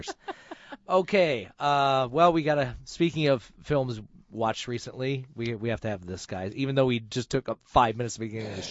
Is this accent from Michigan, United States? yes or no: yes; Flint, Michigan, United States; when I told them I was from Flint, Michigan, they genuinely were interested about the town.